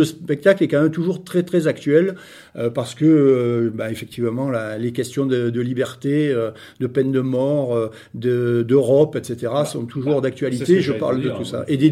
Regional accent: La Seyne-sur-Mer, Provence-Alpes-Côte d'Azur, France; born there; Je suis né à La Seyne-sur-Mer, dans le Var

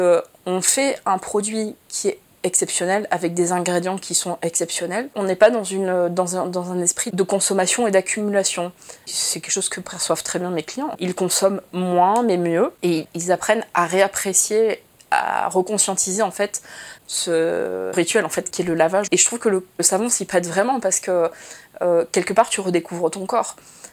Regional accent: Nice, Provence-Alpes-Côte d'Azur, France; J'ai passé à Nice, puisqu'on est originaire de Nice, toutes les deux.

